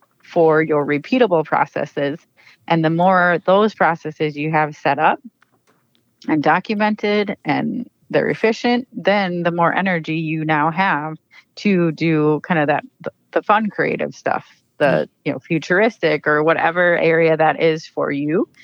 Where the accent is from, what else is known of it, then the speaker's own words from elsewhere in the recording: Maple Grove, Minnesota, United States; So I grew up in Maple Grove, Minnesota. So that's in the Twin Cities area.